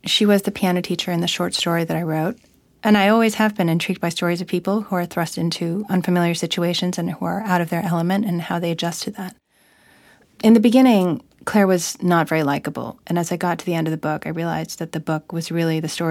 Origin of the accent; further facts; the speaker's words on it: Hong Kong; I grew up in Hong Kong, and I'm Korean, so I was never a local Chinese or an English person, so those are the majorities in Hong Kong.